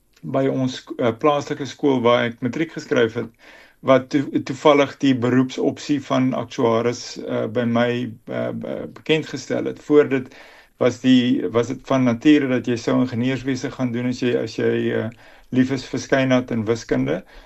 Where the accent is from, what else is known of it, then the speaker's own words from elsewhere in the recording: Swellendam, Western Cape, South Africa; also born or lived in Johannesburg; ek het op die platteland groot geword my hele lewe. Ek is gebore in Johannesburg, maar nie baie lank daar gewoon nie. My ouers het gereis. Ons op Swellendam het ek 'n gedeelte van my laerskoolloopbaan voltooi